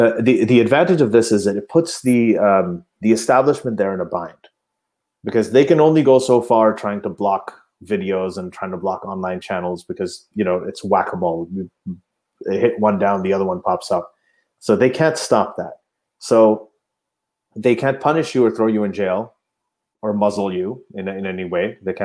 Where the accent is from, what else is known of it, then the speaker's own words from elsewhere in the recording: Pakistan; I'm an atheist from Muslim background. Mm-hmm. He's also an atheist from Muslim background. He's also Pakistani.